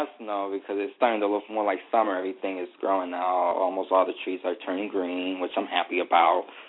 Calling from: Connecticut, United States; Connecticut.

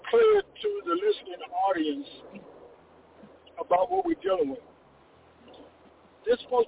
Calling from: Atlanta, Georgia, United States; I'm calling from Atlanta, Georgia.

